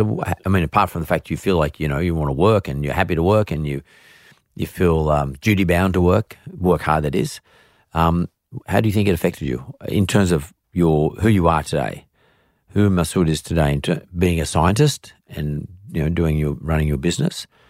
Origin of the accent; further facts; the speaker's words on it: Australia; because I mean, we're Australian, we don't ever experience that sort of stuff